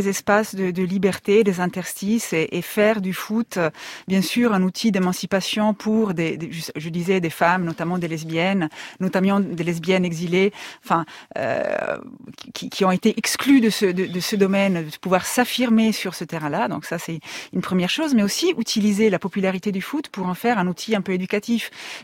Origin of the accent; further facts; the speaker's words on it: Italian-speaking Switzerland, Switzerland; la réalité, c'était un triste stade de province en Suisse, parce que je suis suisse italienne